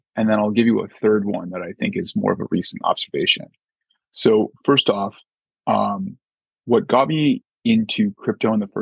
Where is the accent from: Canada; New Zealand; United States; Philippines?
Canada; I'm from Canada, not far away, not that different a country in many ways.